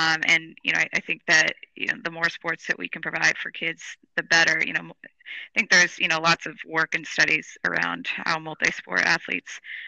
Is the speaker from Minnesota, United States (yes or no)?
yes; Minnesota, United States; There's certainly some parallels actually to where I grew up in Minnesota, being a state that historically has had a large Scandinavian influence.